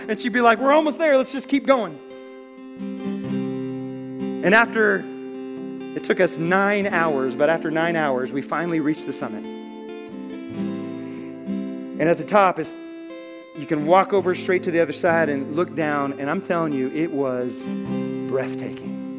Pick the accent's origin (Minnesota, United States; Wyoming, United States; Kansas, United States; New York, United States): Wyoming, United States; And we're from Wyoming.